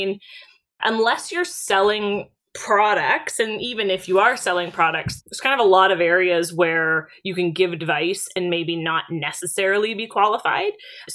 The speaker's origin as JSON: {"language": "English", "country": "Canada", "said": "The first thing I'll say is, being Canadian, what I do see is financial advice that isn't applicable here, right?"}